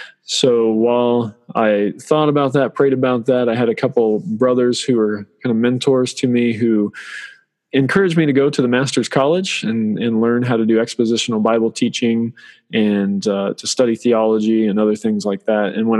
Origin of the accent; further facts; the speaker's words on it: Arizona, United States; I grew up in Arizona, went to, with a Christian family.